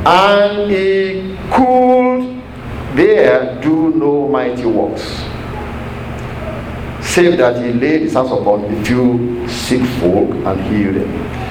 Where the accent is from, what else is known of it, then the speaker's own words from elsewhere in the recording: Nigeria; many of us Nigerians that you see over here, that many of us are older people. We came all the way from Nigeria to this place